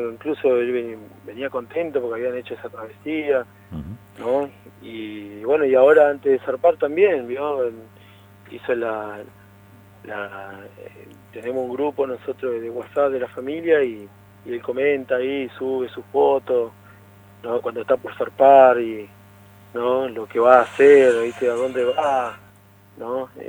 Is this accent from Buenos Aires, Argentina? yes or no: no; Sierra Grande, Río Negro, Argentina; also born or lived in Jujuy; nosotros somos nacidos allá en Jujuy y pero de muy chico, a la edad de 4 años, Mario y yo de 2 años, nos vinimos para acá, para Río Negro, Sierra Grande, uh-huh, por mi papá, que consiguió trabajo en lo que es la mina de hierro de acá.